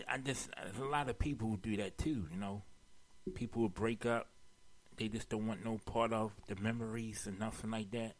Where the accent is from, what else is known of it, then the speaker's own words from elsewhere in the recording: Maryland, United States; this is my hometown, and I'll always respect my home team, Orioles and the Ravens.